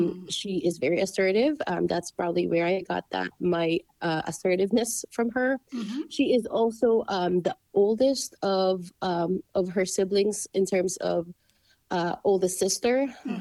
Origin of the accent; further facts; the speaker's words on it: Parañaque, Metro Manila, Philippines; I was in Parañaque. That's where I grew up. That's my hometown.